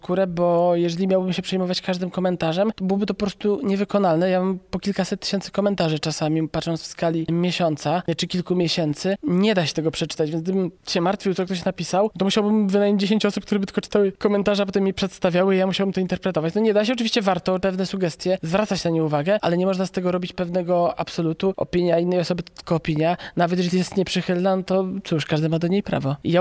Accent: Warsaw, Masovian Voivodeship, Poland; wychowałem się w Warszawie

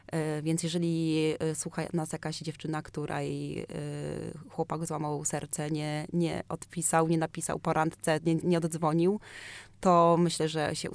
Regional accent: Olsztyn, Warmian-Masurian Voivodeship, Poland; jestem z Olsztyna, gdzie nie ma teatru operowego

